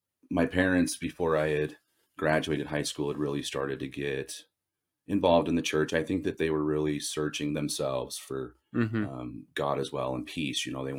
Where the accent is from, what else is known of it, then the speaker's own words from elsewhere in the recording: Ephraim, Utah, United States; You know, and growing up in Ephraim where I was at, and this isn't a bad thing, it was definitely something that a lot of youth looked forward to doing.